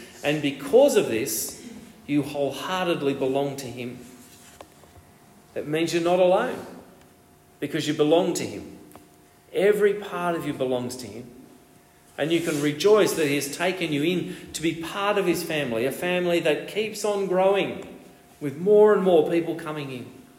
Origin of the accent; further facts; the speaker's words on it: Australia; Oh, I'm an Aussie too. Where are you from? Where do you live? We get this immediate bond, don't we, with someone who is a fellow citizen. We come from the same country.